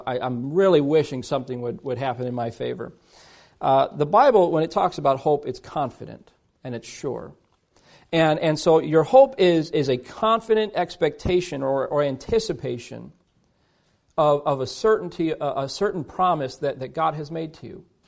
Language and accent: English; Illinois, United States; I'm originally from Chicagoland and I'm a Bears fan